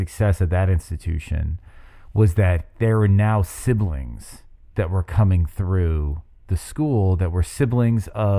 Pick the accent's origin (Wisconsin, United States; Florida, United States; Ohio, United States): Ohio, United States; Seven Hills; the Cleveland, the South Side of Cleveland. I grew up in Seven Hills.